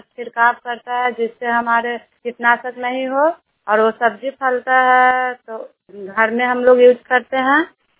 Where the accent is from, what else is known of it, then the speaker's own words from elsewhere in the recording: Nagarnausa, Bihar, India; मैं नगर नौसा के रहने वाली हूँ और मैं समूह में सीएफ के पद पे काम करती हूँ।